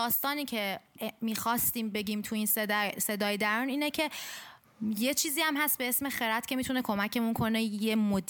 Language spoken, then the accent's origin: Persian; Iran; آره اصلا من ایرانیم